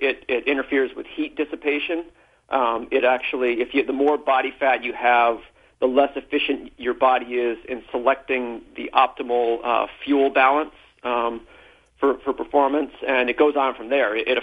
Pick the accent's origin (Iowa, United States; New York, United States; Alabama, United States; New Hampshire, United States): New Hampshire, United States; Yeah, so I'm a runner originally. I grew up in New Hampshire.